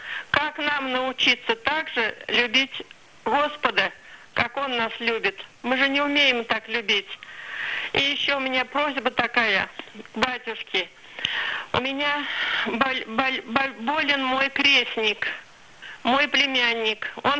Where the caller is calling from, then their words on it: Penza, Penza Oblast, Russia; я звоню из Пензы.